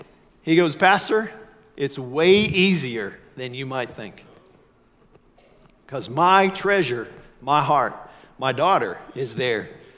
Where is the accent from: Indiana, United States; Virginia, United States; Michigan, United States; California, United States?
Indiana, United States; Columbus; since I grew up in Columbus, Indiana, and I had Channel 4 at my house, that was before cable